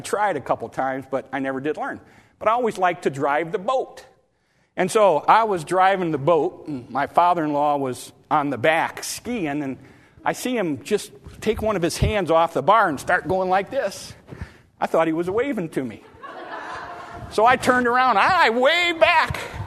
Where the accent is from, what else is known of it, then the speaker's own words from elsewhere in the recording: Michigan, United States; born there; I was born in Michigan. He was a Southerner. I was and am a Yankee.